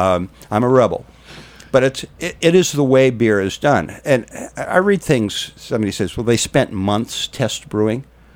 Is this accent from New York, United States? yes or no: no; Maine, United States; I'm from Maine, you know. I don't have much to do in the winter.